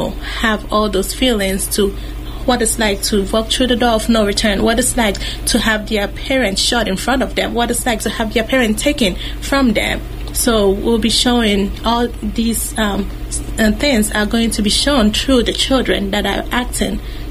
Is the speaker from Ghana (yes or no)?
yes; Ghana; like I said, growing up in Ghana